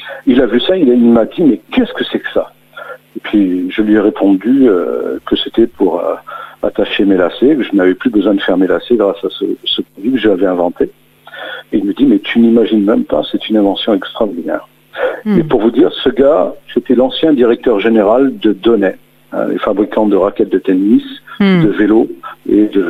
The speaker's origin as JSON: {"language": "French", "town": "Fréjus", "region": "Provence-Alpes-Côte d'Azur", "country": "France", "tie": "born or raised there", "said": "Alors, je suis né en 67, donc j'ai 49 ans, dans un quartier populaire, à Fréjus, dans le Var. Et, une enfance plus ou moins difficile."}